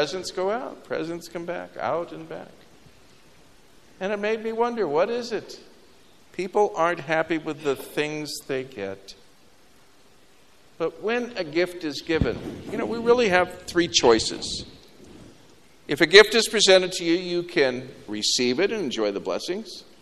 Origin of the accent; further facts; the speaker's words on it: Washington, United States; I grew up in Washington State. My father had a jewelry store.